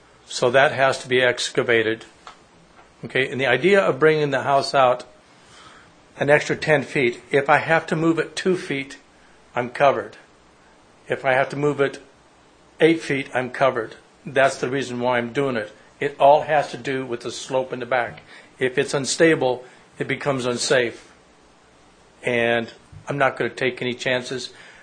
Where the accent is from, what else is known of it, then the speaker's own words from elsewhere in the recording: Houseville, Missouri, United States; I'm from Houseville, Missouri.